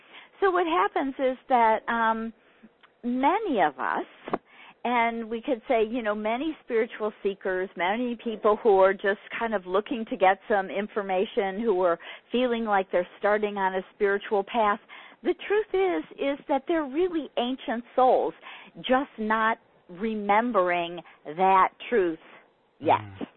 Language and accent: English; California, United States; I'm growing up in California in the 60s and 70s. I minored in philosophy in college.